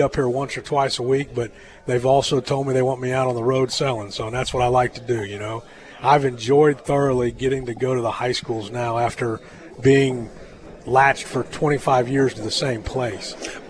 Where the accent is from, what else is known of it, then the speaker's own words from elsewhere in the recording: Ohio, United States; I'm originally from Ohio. I went to the University of Cincinnati